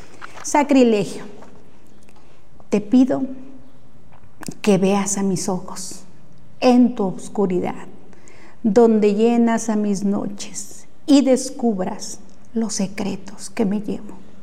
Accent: Mexico; a mi pueblo, a mi México

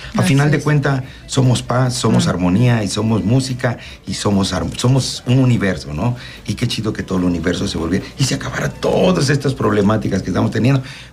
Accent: Mexico; la mayoría de los que trabajamos construcción somos mexicanos

